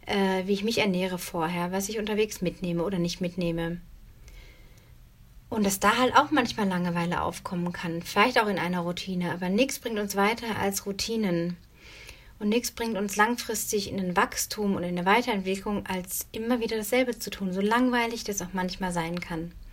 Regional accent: North Rhine-Westphalia, Germany; born or raised there

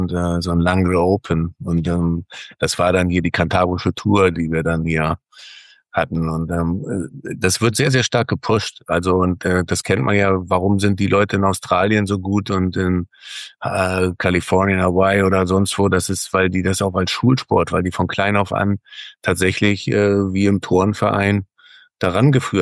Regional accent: Hamburg, Germany; die Möglichkeit als Hamburger dann auch vor den Toren von Hamburg

